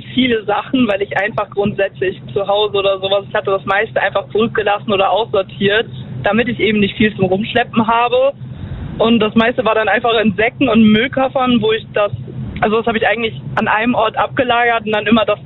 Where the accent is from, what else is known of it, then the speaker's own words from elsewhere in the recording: Weissenthurm, Rhineland-Palatinate, Germany; Ich bin aus Weißenturm, Main Koblenz.